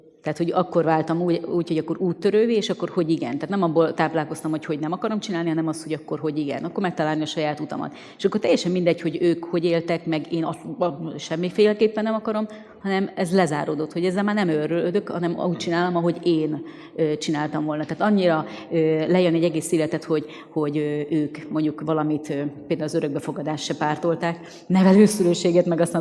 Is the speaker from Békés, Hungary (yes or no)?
yes; Békés, Hungary; Amikor mondtam, hogy, és írtam, hogy Békés megyéből származom